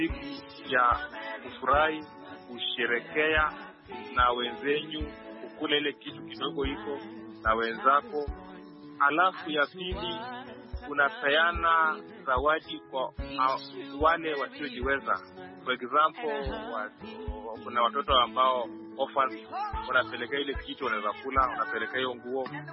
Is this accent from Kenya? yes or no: yes; Chemasiri, Busia County, Kenya; natoka maeneo ya Chemasiri Teso.